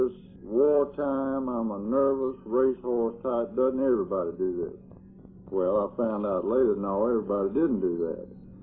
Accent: Montgomery, Alabama, United States; I grew up in Montgomery, and I was pretty much of a loner from an early age

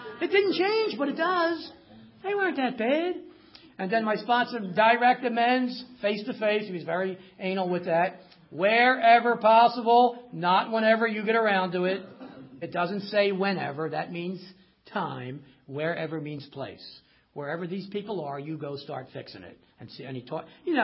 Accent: Philadelphia, Pennsylvania, United States; When I was growing up in Southwest Philly, my dad never sat me down and said … here's the secret to life.

